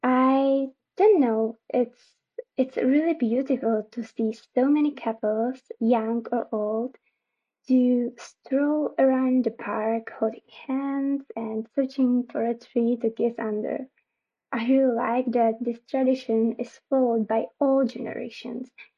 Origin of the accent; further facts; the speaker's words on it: Czechia; English is a second language; I'm from the Czech Republic, Central Europe, and I'm excited to talk to you right now.